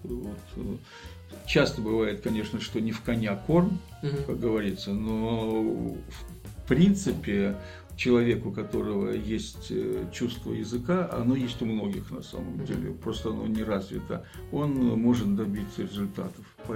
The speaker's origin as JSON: {"language": "Russian", "town": "Novostroevo", "region": "Kaliningrad Oblast", "country": "Russia", "tie": "born there", "said": "в поселок, где я родился, в Озерском районе Новостроево"}